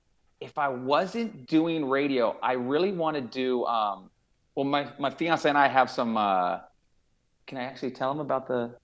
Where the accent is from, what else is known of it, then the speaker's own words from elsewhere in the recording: California, United States; also born or lived in Phoenix; I grew up in the Bay Area. She grew up in the Sacramento area. So without knowing each other, we grew up about 2 hours apart.